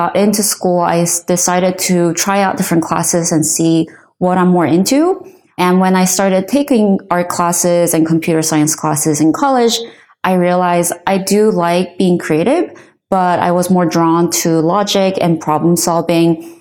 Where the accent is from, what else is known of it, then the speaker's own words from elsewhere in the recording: Midwest, United States; I grew up in the Midwest, in the countryside, and tech wasn't really part of my life or conversation in my family.